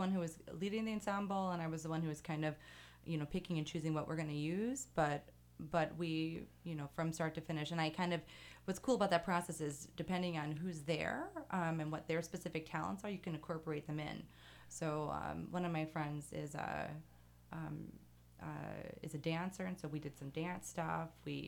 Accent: Champaign-Urbana, Illinois, United States; so I'm from Champaign-Urbana. I actually went to Centennial.

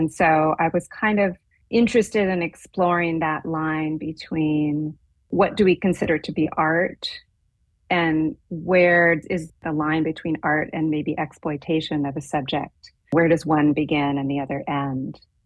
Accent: Boston, Massachusetts, United States; I went to a fairly liberal Protestant church growing up, and I grew up in the Boston area.

